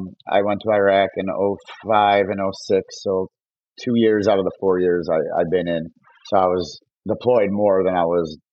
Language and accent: English; Alsip, Illinois, United States; Yeah. So I'm from Alsip, Palos Heights, south suburbs of Chicago.